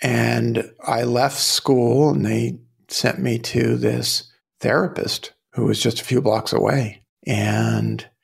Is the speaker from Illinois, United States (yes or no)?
no; Brooklyn, New York, United States; I grew up in Brooklyn.